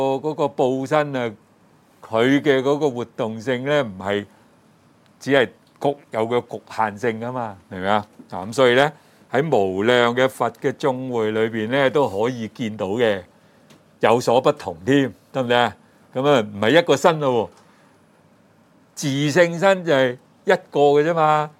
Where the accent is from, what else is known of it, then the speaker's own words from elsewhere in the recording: China; 我哋中國人講一句咩啊？情人眼里就出西施噶嘛